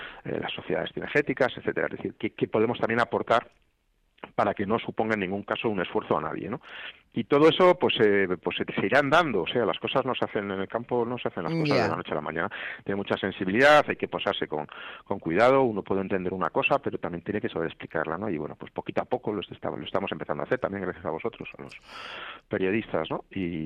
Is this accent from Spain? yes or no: yes; Community of Madrid, Spain; pues somos muchos madrileños